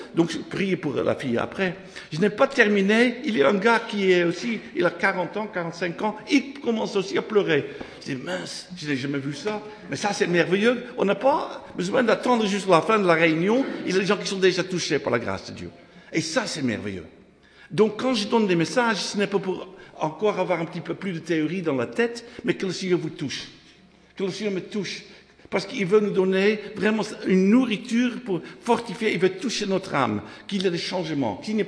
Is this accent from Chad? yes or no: no; Haarlem, North Holland, Netherlands; French is a second language; now in France; moi je suis de la Hollande, de Haarlem, près d'Amsterdam